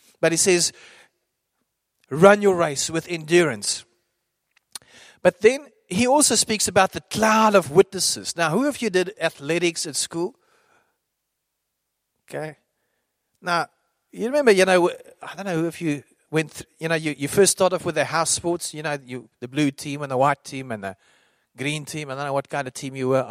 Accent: Randburg, Gauteng, South Africa; I grew up in Randburg, so I was in Fontainebleau Law School and Hoërskool Randburg to begin with.

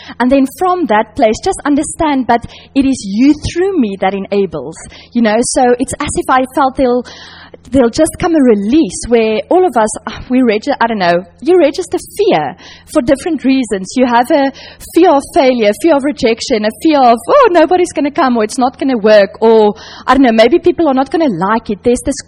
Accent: Johannesburg, Gauteng, South Africa; moved away as an adult; now in England, United Kingdom; I grew up in Johannesburg, which is in the north of South Africa, and came over with my husband after we've been married just over a year.

